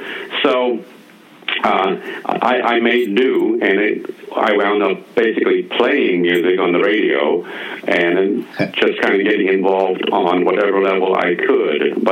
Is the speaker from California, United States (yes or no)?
yes; Oakland, California, United States; I was born and raised in the Oakland area. Born in Alameda, raised in Oakland, and then college in San Francisco at San Francisco State.